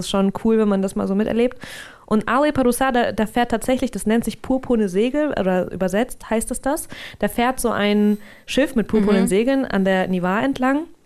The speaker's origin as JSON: {"language": "German", "region": "Saint Petersburg", "country": "Russia", "tie": "born or raised there", "said": "Und wir sind nach St. Petersburg, wo ich herkomme, wo ich geboren bin, zurück."}